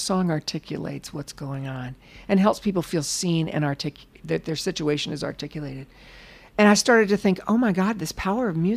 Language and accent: English; Charleston, West Virginia, United States; I've been guest hosting Mountain Stage, which is a public radio show out of my hometown lately.